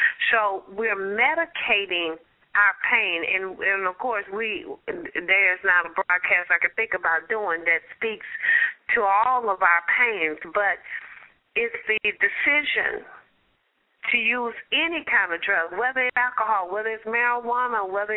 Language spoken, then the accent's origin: English; Compton, California, United States; growing up in Compton, you know, it was all everywhere, you turned.